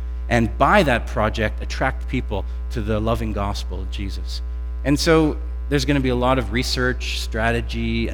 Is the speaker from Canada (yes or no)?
yes; Canada; I'm a Canadian, my blood is pretty thick, so I don't mind when it's a bit chilly